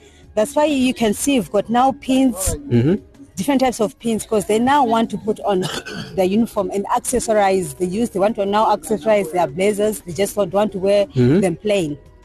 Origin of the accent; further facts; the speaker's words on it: Zimbabwe; I'm from Zimbabwe. I'm a Pathfinder from Zimbabwe. I'm a master guide from Zimbabwe.